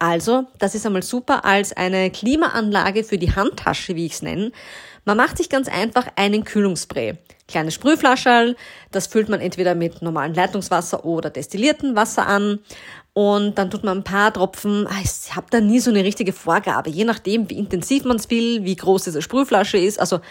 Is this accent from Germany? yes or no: no; Austria; auch scheinbar endlich bei uns in Österreich der Sommer an, Mitte, Ende Juni.